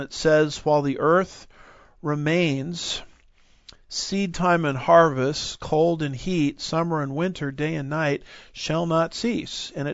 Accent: Texas, United States; boy, that hurts because I'm a Texan and I love my local steakhouses.

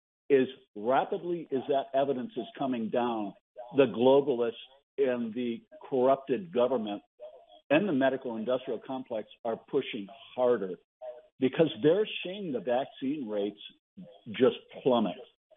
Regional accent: Gulf Breeze, Florida, United States; And we are all from Gulf Breeze, Florida

